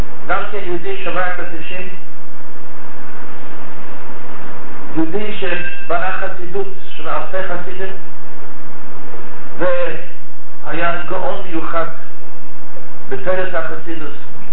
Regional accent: United States; באמריקה כשאנחנו גדלנו בישיבות

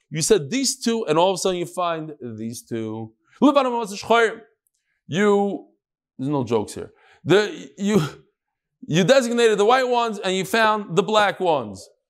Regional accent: New York, United States; Bagels and lox. That's what we do. That's what I'm from New York.

